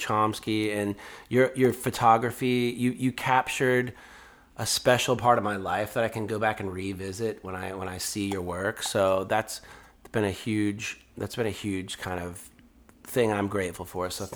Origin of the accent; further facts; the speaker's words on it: Toronto, Ontario, Canada; And Matt's been hosting me while I'm down from Toronto.